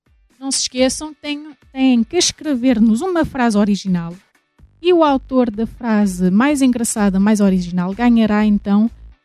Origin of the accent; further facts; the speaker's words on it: Cascais, Lisbon, Portugal; principalmente em Cascais, que é a minha terra.